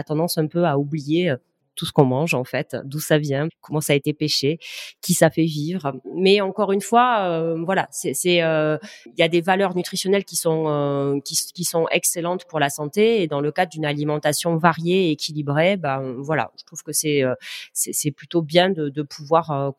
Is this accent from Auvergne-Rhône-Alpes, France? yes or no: no; Saint-Brieuc, Brittany, France; d'un point de vue purement local, parce que je suis de Saint-Brieuc